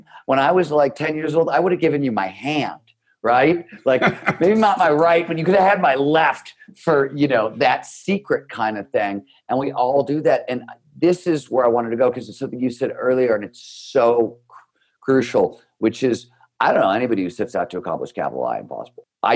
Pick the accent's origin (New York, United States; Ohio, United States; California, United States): Ohio, United States; Cleveland; I grew up in Cleveland, Ohio. I wanted to be a writer from the time I was 5 years old. Cleveland, Ohio in the 70s when I was growing up was a blue-collar steel mill town.